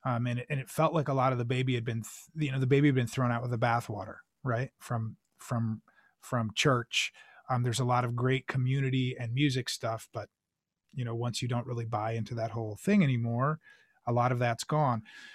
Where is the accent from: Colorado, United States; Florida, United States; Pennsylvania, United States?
Pennsylvania, United States; And even though I grew up outside of Philly, I didn't spend a lot of time in the city.